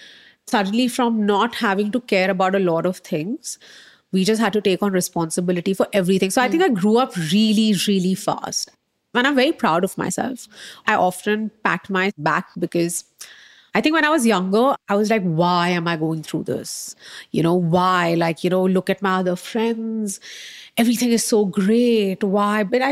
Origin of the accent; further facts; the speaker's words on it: Mumbai, Maharashtra, India; I grew up in Bombay.